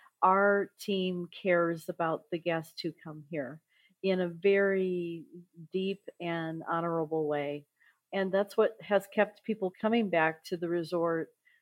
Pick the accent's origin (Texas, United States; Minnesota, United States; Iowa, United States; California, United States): Iowa, United States; Yeah, my hometown is in Iowa, and I, you know, go back about once a year, but never in the winter.